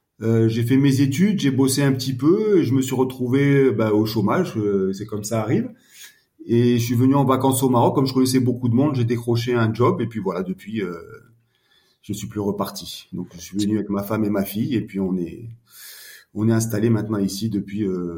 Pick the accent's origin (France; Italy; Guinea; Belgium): France; also born or lived in Morocco; Bah parce que en tant que Français, on fait des études dans une école française.